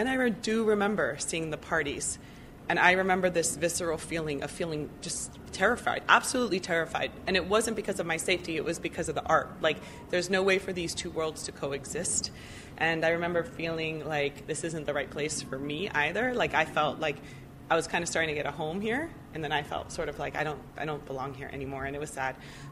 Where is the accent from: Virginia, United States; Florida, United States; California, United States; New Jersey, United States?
Florida, United States; Miami; I'm from Miami, so I love anything Miami.